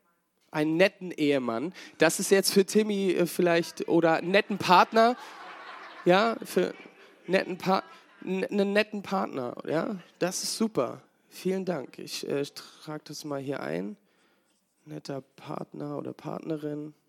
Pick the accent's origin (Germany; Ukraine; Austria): Germany; Hamburg; Auch als Hamburger Deutsche, das dürfen wir.